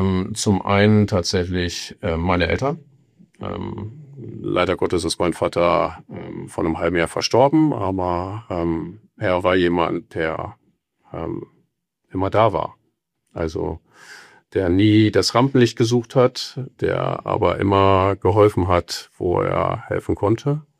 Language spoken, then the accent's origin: German; Gildehaus, Lower Saxony, Germany; also born or lived in Cologne; Jahre alt, Familienvater von 3 Kindern, glücklich verheiratet, wohnhaft in Bentheim, groß geworden in Gildehaus. Also insofern, studiert habe ich in Köln, bei der Deutschen Sporthochschule in Köln und habe dort auch 15 Jahre gelebt